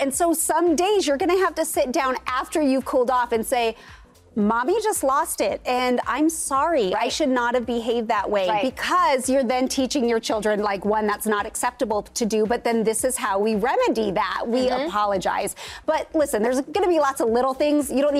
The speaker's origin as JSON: {"language": "English", "country": "Canada", "said": "Like I'm Canadian."}